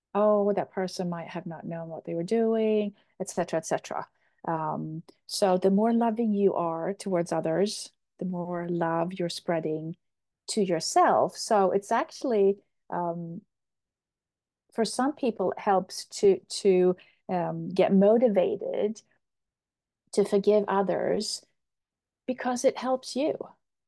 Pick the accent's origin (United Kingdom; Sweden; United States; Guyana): Sweden; we have this Swedish doctor. I'm from Sweden, and this Swedish doctor, she spent her whole entire career researching oxytocin.